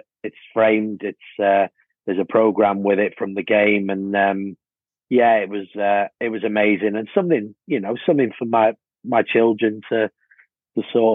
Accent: Wales, United Kingdom; Just as, you know, I'm a proud Welshman. However, playing for my hometown club, which was obviously a massive, massive thing for me

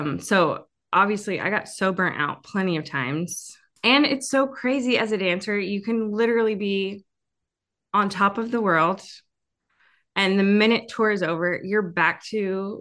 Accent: Nashville, Tennessee, United States; I actually came back to, I'm from Nashville originally.

